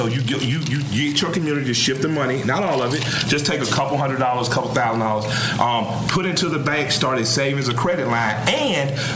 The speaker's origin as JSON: {"language": "English", "town": "Atlanta", "region": "Georgia", "country": "United States", "said": "I'm from Atlanta, Georgia, right?"}